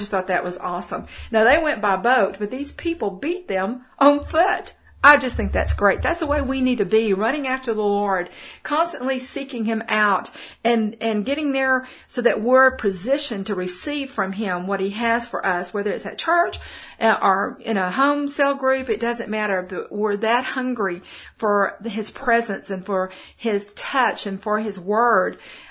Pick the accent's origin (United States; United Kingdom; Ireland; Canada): United States; Texas; accent: Texas; That's my little Texas accent there.